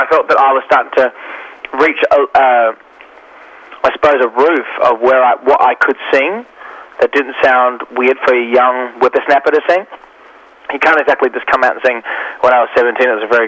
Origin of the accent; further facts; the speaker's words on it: Australia; also born or lived in New York, United States; I have real pride about being an Australian, and I wanted to do my stuff here and live here. And even though I'll never be grateful enough for what New York has given me, I love being an Australian